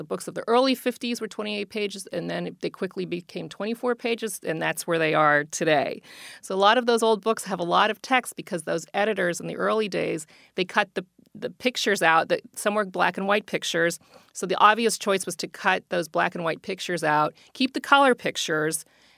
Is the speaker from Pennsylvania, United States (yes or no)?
yes; Pittsburgh, Pennsylvania, United States; You know, I grew up in Pittsburgh. I hadn't seen a beach when I was a little kid.